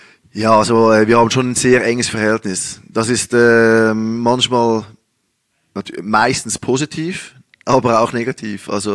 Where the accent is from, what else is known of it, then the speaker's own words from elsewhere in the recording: Switzerland; now in Germany; Also es ist schon natürlich so, dass die Schweiz mein Heimatland ist und irgendwann möchte ich dahin zurückkehren.